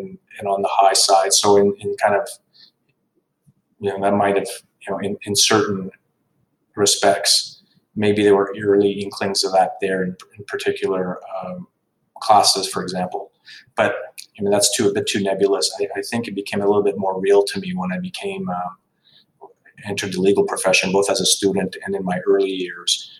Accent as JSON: {"language": "English", "town": "Longueuil", "region": "Quebec", "country": "Canada", "tie": "born or raised there", "also_born_or_lived": "Montreal", "said": "So I was born in Montreal. I grew up in Longueuil and lived in Longueuil until my early 20s."}